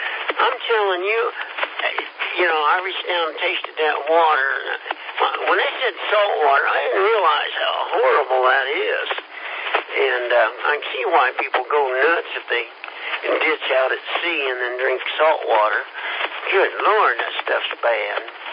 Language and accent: English; Kansas, United States; I went surfboarding once down there in Jacksonville. Of course, I was from Kansas.